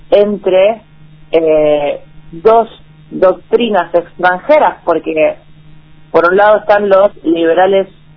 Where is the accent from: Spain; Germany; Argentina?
Argentina; Moreno, Buenos Aires Province; Yo personalmente soy de Moreno, un poco tengo el corazón en Berisso, un poco en Moreno, es así, por cuestiones familiares.